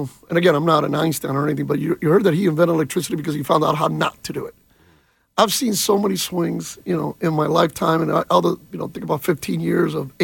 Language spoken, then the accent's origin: English; Florida, United States; Obviously, I'm from South Florida, a little bit of a different feel.